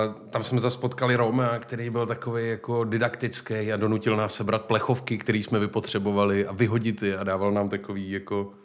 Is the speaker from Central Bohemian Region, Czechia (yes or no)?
yes; Benátky nad Jizerou, Central Bohemian Region, Czechia; also born or lived in Brandýs nad Labem; No já pocházím z těch Benátek. To znamená, že tam jsem se nenarodil, narodil jsem se v Brandýse nad Labem, ale bydleli jsme v Benátkách a tam jsem byl asi do těch 15